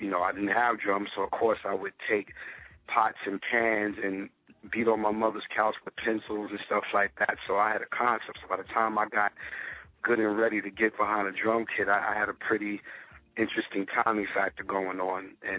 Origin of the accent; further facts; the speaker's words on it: Brooklyn, New York, United States; I'm from Brooklyn, New York, St. Mark's Avenue, right. Crown Heights section, Albany Projects, Kingston, that whole area. I'm born and raised.